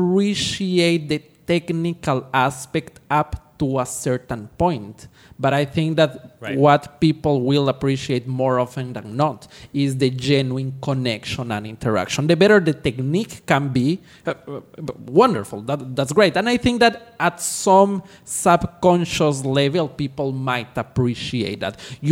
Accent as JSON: {"language": "English", "country": "Ecuador", "tie": "born or raised there", "moved": "as an adult", "lives_now": "Los Angeles, United States", "said": "I was born and raised in Ecuador, in South America."}